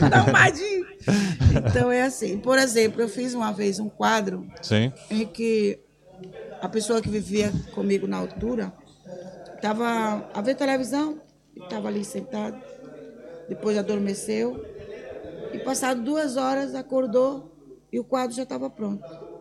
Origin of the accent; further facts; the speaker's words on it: Bahia, Brazil; É um pintor lá da minha terra, é baiano.